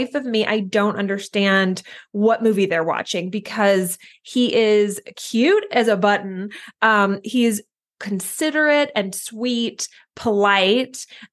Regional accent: Louisiana, United States; But I'm from Louisiana.

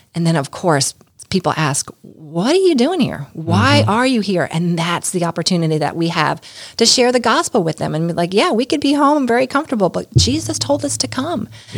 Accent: New York, United States; And, you know, like I said, I'm from New York, right?

